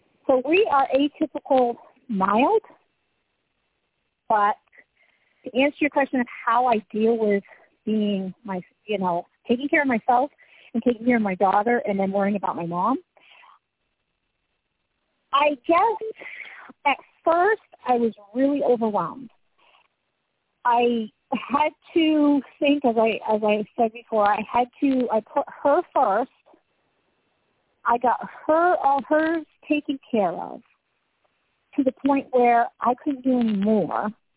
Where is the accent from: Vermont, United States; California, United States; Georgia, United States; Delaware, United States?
Vermont, United States; Well, I grew up in Vermont on a dairy farm, and you basically fended for yourself.